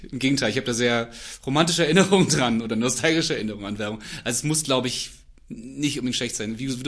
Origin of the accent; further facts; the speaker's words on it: East Germany, Germany; Ende der 80er, als ich Kind war, war Werbung. Ich bin im Osten groß geworden